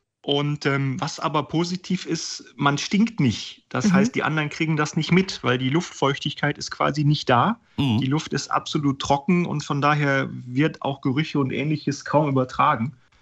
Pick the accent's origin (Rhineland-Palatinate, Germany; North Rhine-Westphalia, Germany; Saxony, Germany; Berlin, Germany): North Rhine-Westphalia, Germany; Hilden; born there; Also ich bin in Hilden geboren und dann mit dem Rettungswagen zur Kinderintensivstation nach Wuppertal transportiert worden.